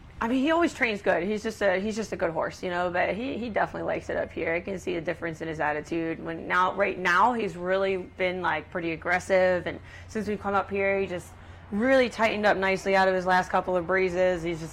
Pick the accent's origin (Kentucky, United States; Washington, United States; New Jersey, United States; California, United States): New Jersey, United States; You know, it's kind of where I grew up in South Jersey was similar to around here.